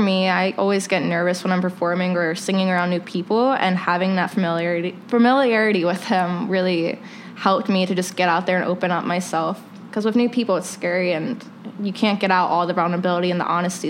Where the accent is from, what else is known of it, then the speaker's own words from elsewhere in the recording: Maryland, United States; anytime I'd go home to visit my family in Maryland, I was trying to record.